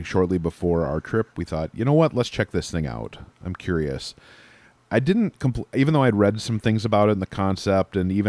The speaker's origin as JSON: {"language": "English", "region": "Midwest", "country": "United States", "said": "We're not late diners typically because we're from the Midwest and we eat at ridiculously early hours."}